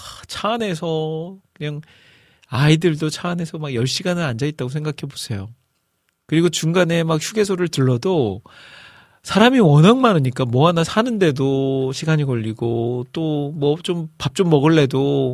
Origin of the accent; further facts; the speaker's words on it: Iksan, North Jeolla, South Korea; 이제 제 고향인 익산으로 출발을 할 예정입니다.